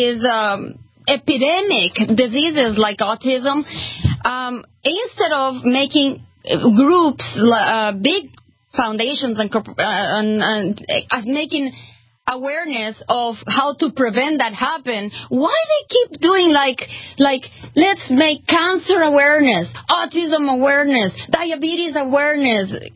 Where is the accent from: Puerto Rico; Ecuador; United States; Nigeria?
Ecuador; From Ecuador.